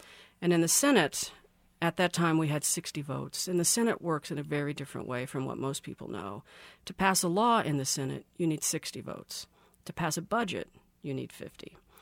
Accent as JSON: {"language": "English", "region": "Kansas", "country": "United States", "said": "I'm a Democrat from Kansas."}